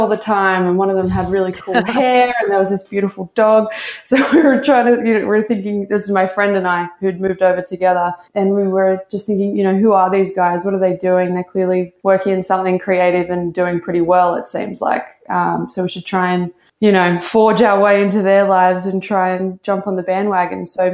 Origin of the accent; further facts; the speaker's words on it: Newcastle, New South Wales, Australia; now in New York, United States; I'm actually originally from Newcastle. So I basically studied in Newcastle, studied communications, doing a mix of kind of PR and journalism. And then was working in an agency there